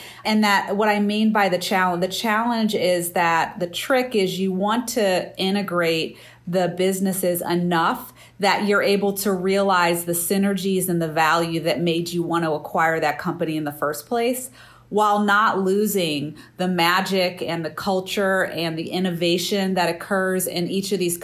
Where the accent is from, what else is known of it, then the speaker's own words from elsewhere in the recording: Midwest, United States; But when I grew up, it was the 70s. I grew up in the Midwest.